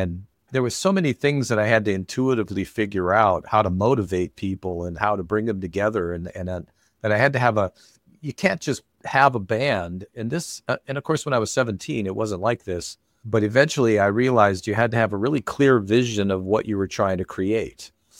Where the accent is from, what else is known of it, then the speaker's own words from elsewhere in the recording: Casper, Wyoming, United States; and I grew up in Casper, Wyoming. A town that if you sneezed, you would have driven across the town in that course of that sneeze.